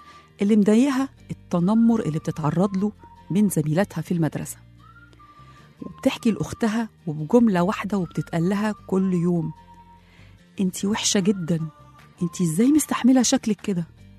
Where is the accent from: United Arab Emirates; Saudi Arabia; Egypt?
Egypt; إحنا كمصريين عندنا السمار الحلو الجميل